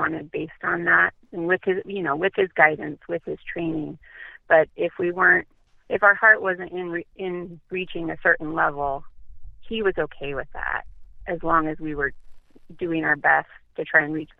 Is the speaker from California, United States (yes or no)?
no; New Jersey, United States; born there; So I was born in New Jersey, near Fort Dix. We only lived there for 1 year, and then we started to move more after that.